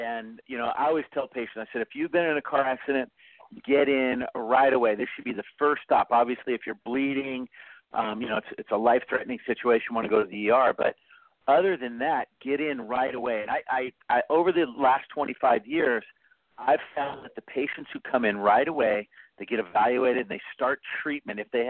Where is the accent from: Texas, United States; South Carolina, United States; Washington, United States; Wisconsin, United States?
Washington, United States; Vancouver; also born or lived in Portland, Oregon; I grew up in Portland. I was actually born in Portland, and when I was about six, I moved to Vancouver, and that's pretty much where I wanted to hang my hat.